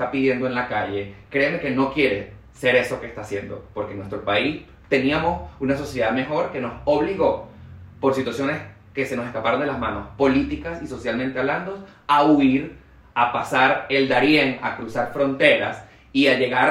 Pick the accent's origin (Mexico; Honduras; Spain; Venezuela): Venezuela; now in Chile; como venezolanos, la empatía es de sentirnos como invitados en este nuevo hogar.